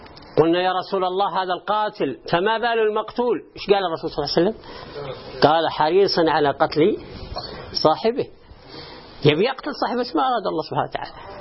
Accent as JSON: {"language": "Arabic", "country": "Saudi Arabia", "said": "كان عندنا في السعودية نلزم الجماعة ونلزم ملكنا"}